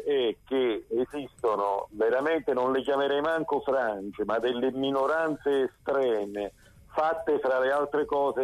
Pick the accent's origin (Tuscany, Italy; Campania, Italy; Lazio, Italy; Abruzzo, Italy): Campania, Italy; Salerno; da quanto io ricordi da ragazzo, essendo io salernitano